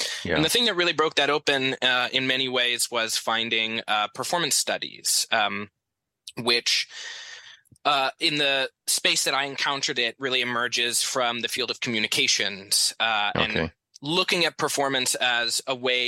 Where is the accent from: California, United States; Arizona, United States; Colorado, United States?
Arizona, United States; Phoenix; all of that for me is really bound up in the time that I was growing up in Phoenix.